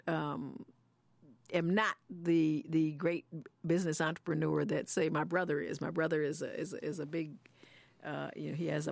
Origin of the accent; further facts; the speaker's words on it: Atlanta, Georgia, United States; Atlanta, growing up in Atlanta was a magical place.